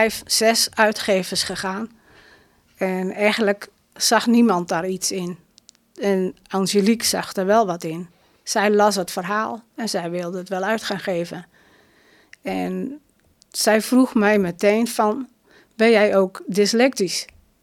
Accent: Dalerveen, Drenthe, Netherlands; also born or lived in Zuidlaren; Nee, ik kom zelf uit Dalerveen.

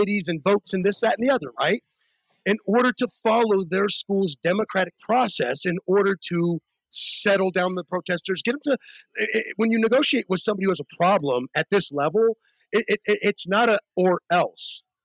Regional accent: the South, United States; I was raised down in the South where people are taught to be kind

